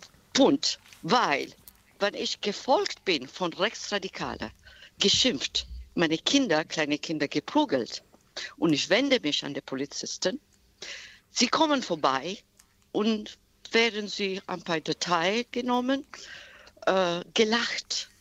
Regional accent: England, United Kingdom; also born or lived in Ethiopia; Ich bin dunkelhautiger. Ich bin ursprünglich aus Äthiopien, aber ich bin Britin. Mhm. So, ich habe mein ganzes Leben in Britain gelebt. Ich bin Engländerin.

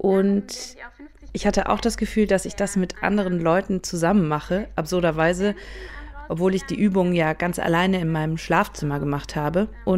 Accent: Rhineland, Germany; Als gebürtige Rheinländerin bin ich in einem katholischen Umfeld aufgewachsen.

